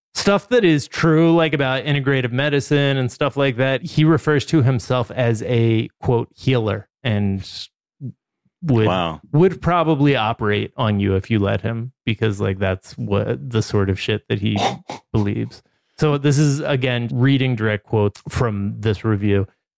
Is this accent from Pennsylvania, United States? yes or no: yes; Philadelphia, Pennsylvania, United States; Hey, you're hanging with two Philly guys over here.